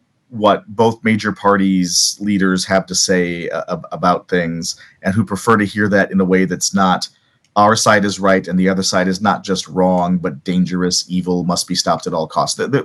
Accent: Minnesota, United States; I'm from Minnesota, and so if you're a Vikings fan, you might say, well, gosh, why are we harping on Super Bowls, right?

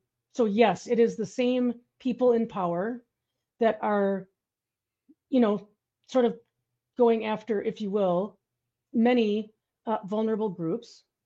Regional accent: Wisconsin, United States; accent: Wisconsin; I'm from Wisconsin. You can probably tell by the accent. that I'm from here

